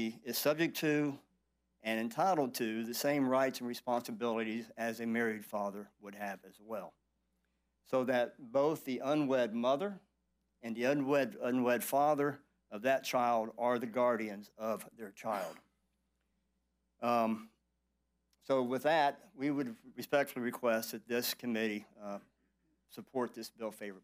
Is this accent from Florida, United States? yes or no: yes; Orlando, Florida, United States; I'm an attorney from Orlando.